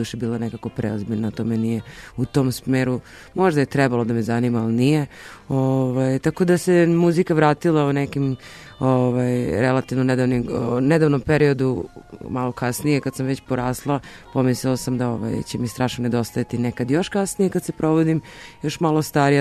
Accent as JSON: {"language": "Serbian", "country": "Russia", "tie": "born or raised there", "moved": "as an adult", "lives_now": "Serbia", "said": "Ja sam odrasla u Rusiji, od svoje 10. godine sam živjela tamo do 2007. Posle završetka fakulteta vratila sam se u Srbiju"}